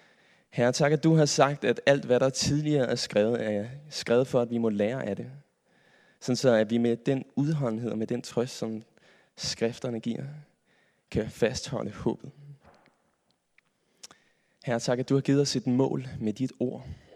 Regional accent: Capital Region of Denmark, Denmark; now in Copenhagen, Denmark; og jeg er opvokset på Vestegnen med alt, hvad det rummer. Og nu bor jeg i København

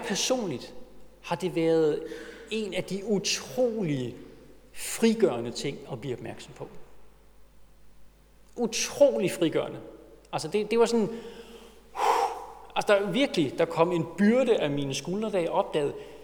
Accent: Copenhagen, Capital Region of Denmark, Denmark; det er, at vi danskere, vi er københavnere.

